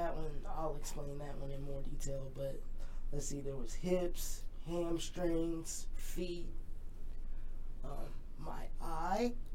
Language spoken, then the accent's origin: English; Alaska, United States; also born or lived in Seattle; Both my parents were stationed in Alaska. Like, they went from D.C. to Alaska, and then they ended up having me in Seattle